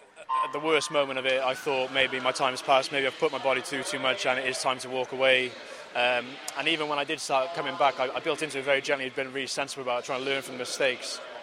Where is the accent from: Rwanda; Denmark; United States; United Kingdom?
United Kingdom; No, I'm British. I'm swimming for Great Britain.